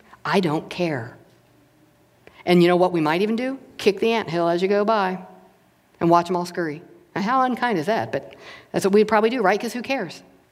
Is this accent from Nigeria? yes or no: no; Florida, United States; I'm from Florida. We had a lot of beaches.